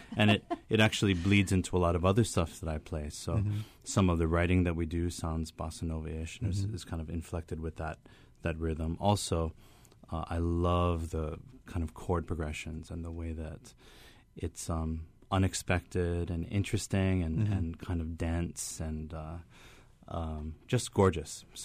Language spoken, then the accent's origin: English; Hawaii, United States; When I grew up in Hawaii and moved away to the mainland, went to college, met Annie, we got married, and we moved back about 10 years ago